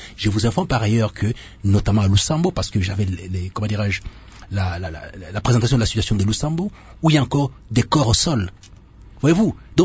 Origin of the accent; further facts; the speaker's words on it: Kananga, Kasaï-Central, DR Congo; moi je viens des Kananga. Je viens des Kananga